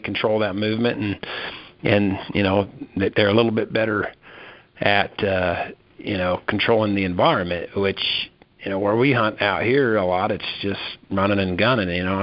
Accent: Wyoming, United States; I grew up in Southwest Wyoming.

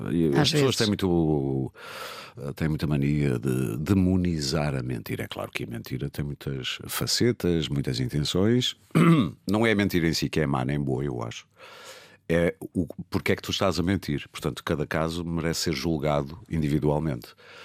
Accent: Porto, Norte, Portugal; accent: Porto; Tinha um sotaque serradíssimo do Porto, coisa que a minha mãe não tem, curioso.

